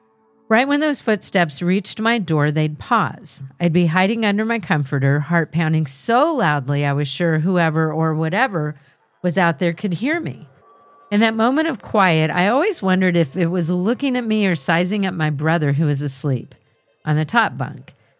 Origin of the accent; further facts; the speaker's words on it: California, United States; I grew up in Southern California in an apartment complex where my mom was the manager.